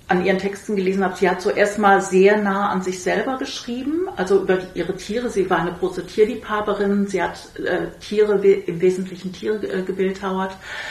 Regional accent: Netherlands

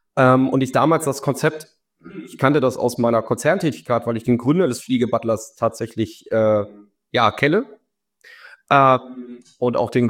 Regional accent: Lower Saxony, Germany; In der nächstgrößeren Stadt meiner Heimat, hier in Hildesheim.

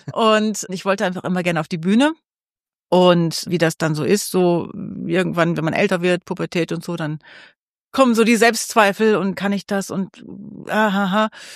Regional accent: Osnabrück, Lower Saxony, Germany; habe Jura studiert in Osnabrück in meiner Heimatstadt

